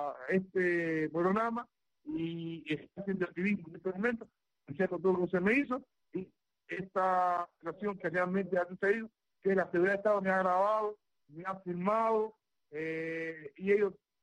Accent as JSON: {"language": "Spanish", "country": "Cuba", "said": "he dado paso frente como un cubano y lo seguiré dando por la libertad del pueblo de Cuba."}